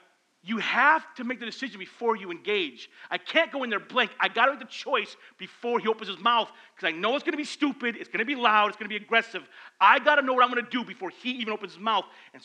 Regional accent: Flint, Michigan, United States; We grew up in Flint. It was a tough life. We grew up on the east side.

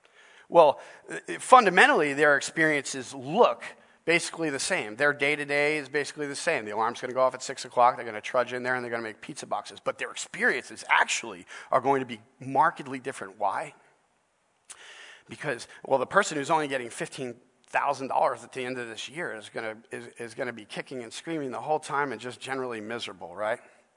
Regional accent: New York, United States; I grew up in New York, I worked at a pizzeria.

